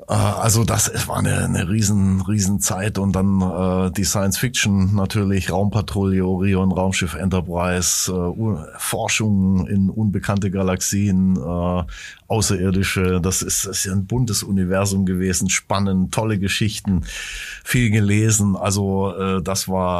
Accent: Baden-Württemberg, Germany; born there; ich bin im Schwarzwald geboren

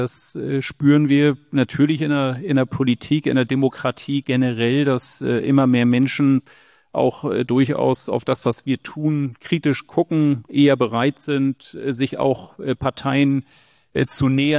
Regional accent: Eckernförde, Schleswig-Holstein, Germany; Ich komme aus Eckernförde, deswegen gehörte

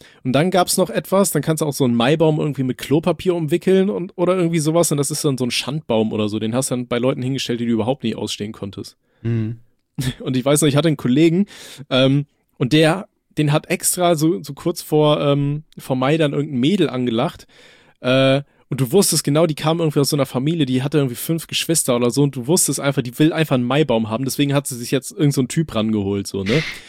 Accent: North Rhine-Westphalia, Germany

